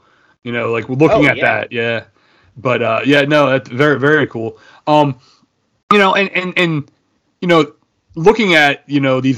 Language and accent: English; New York, United States; like I grew up in the New York area, and we had a local station, WPIX